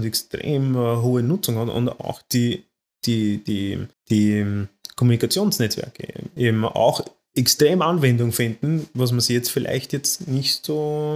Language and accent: German; Austria; hier bei uns in Österreich wird